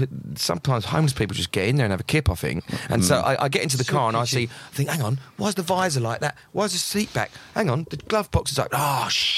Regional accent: United Kingdom; being British is something that I'm really proud of. And wherever I go around the world, the main currency that I have got to trade is that I'm a Brit and I'm funny.

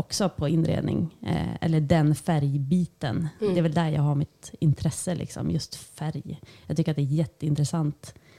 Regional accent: Örnsköldsvik, Västernorrland County, Sweden; Född och uppvuxen i här i Örnsköldsvik. Bor på Varve med min man och tre barn.

